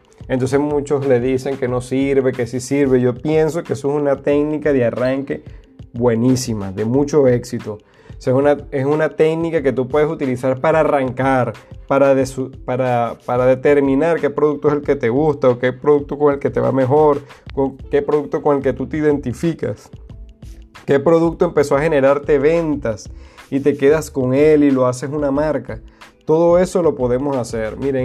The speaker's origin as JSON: {"language": "Spanish", "country": "Venezuela", "tie": "born or raised there", "moved": "as an adult", "lives_now": "United States", "said": "Yo soy venezolano, nacido en Venezuela, tuve 37 años en Venezuela, ahora vivo en los Estados Unidos"}